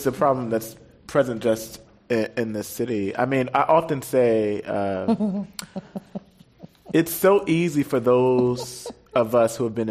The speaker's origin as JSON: {"language": "English", "town": "Brooklyn", "region": "New York", "country": "United States", "said": "I'm from Brooklyn. I mean, but the same can be said about, I live in Bed-Stuy in Brooklyn, New York"}